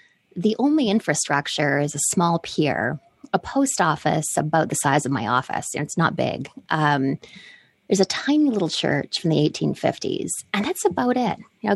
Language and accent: English; British Columbia, Canada; So I grew up in British Columbia, but where I grew up, you know, it was a small island. It was really more inconvenient than remote. It really wasn't that far out. It was a 10-minute ferry ride to Vancouver Island.